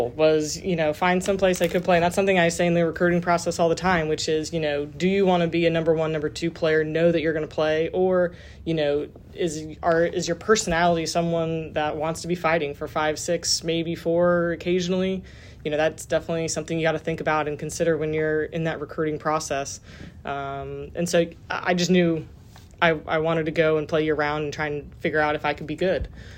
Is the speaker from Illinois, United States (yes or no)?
no; California, United States; also born or lived in Indiana; I'm originally from California. Mm-hmm. I was born in California, grew up until my parents divorced. And then I went to Indiana after my parents split up.